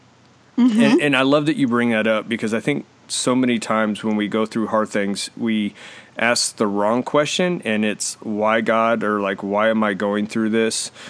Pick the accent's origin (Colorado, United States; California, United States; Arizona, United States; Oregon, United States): Arizona, United States; also born or lived in New Mexico; now in Texas, United States; I grew up in Arizona, and we lived in New Mexico for 10 years. And then when we came to Texas